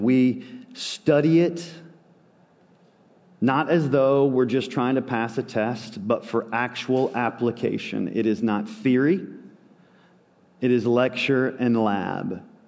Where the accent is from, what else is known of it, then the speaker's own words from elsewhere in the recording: Nashville, Tennessee, United States; Like Mike, I grew up in Nashville. I'm one of the few, I think maybe the only one that actually lives in this zip code. And I grew up in a Nashville that's very different from the Nashville we all live in today.